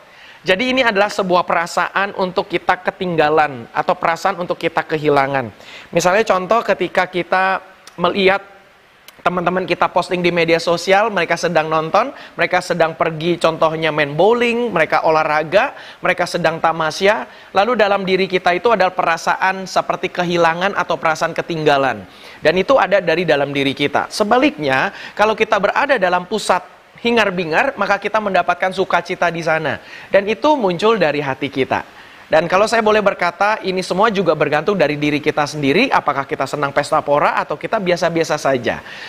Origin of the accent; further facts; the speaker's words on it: Indonesia; kita orang Asia, kita orang Indonesia